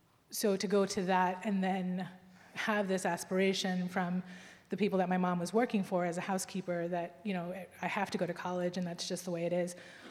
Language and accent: English; United States; But at the same time, I grew up in America where, you know, you go to prom, you go to college.